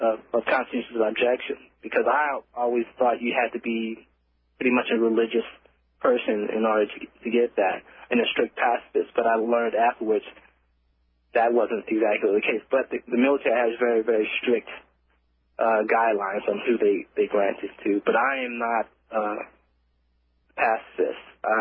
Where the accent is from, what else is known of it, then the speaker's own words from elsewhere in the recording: New Orleans, Louisiana, United States; now in Texas, United States; Not originally. I've been in Texas for the past decade, but I'm originally from New Orleans.